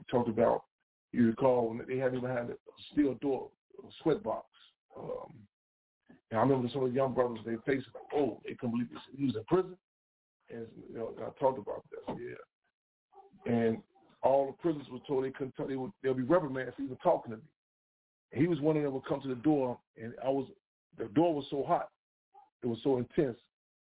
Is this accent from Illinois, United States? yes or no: yes; Chicago, Illinois, United States; I grew up in Inglewood, South Side of Chicago.